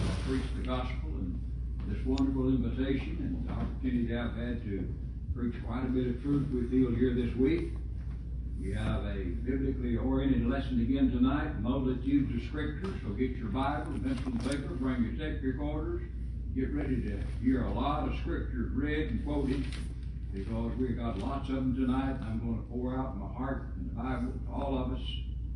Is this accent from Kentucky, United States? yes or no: yes; Liberty, Kentucky, United States; We have a radio program at Liberty, Kentucky, my hometown